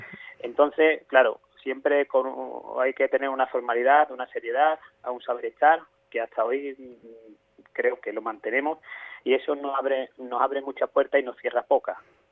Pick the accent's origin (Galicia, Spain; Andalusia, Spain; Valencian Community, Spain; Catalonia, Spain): Andalusia, Spain; La Luisiana; now in Écija, Spain; Somos todos de la Luisiana, lo único que yo actualmente vivo en Écija.